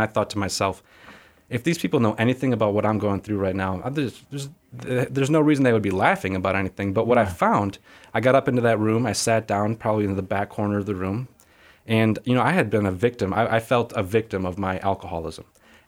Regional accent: Wisconsin, United States; It's my home state.

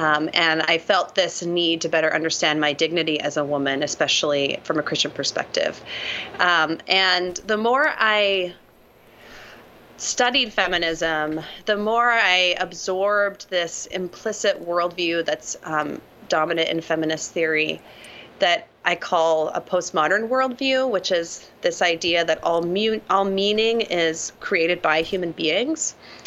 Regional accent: Intermountain West, United States; I was raised evangelical, and I grew up in the Intermountain West, and I had a pretty typical evangelical upbringing

